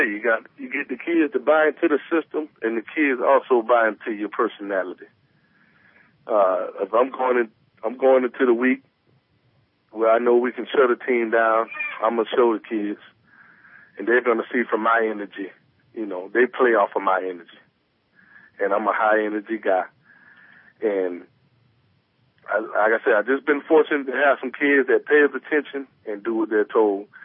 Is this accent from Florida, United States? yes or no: yes; Deerfield Beach, Florida, United States; Well, I'm from Deerfield Beach. Graduated from Deerfield High, went on to Bethune-Cookman College